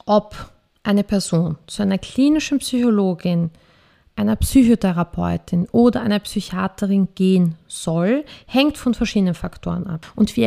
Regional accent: Vienna, Austria; ich komme aus Wien.

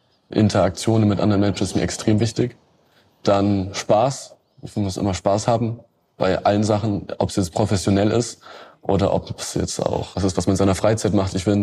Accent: Bavaria, Germany; Ich komme aus dem Norden von Bayern. Kleine Kleinstadt, also aus dem Oberfranken, Neile heißt.

